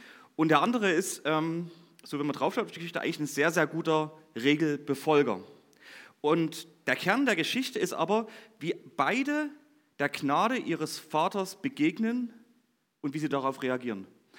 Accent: Lengenfeld, Saxony, Germany; Ich komme aus Lengenfeld, aus dem Vogtland, also eine kleine Ecke weg von euch.

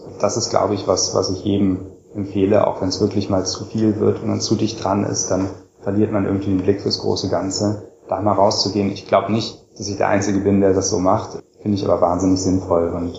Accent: Göttingen, Lower Saxony, Germany; born there; Genau, ich wurde 1981 geboren in Göttingen.

